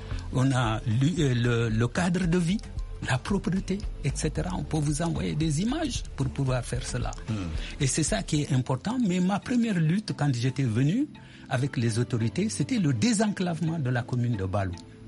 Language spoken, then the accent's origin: French; Golmy, Tambacounda, Senegal; j'ai quitté Golmi, qui est mon village natal, avec 47 degrés à l'ombre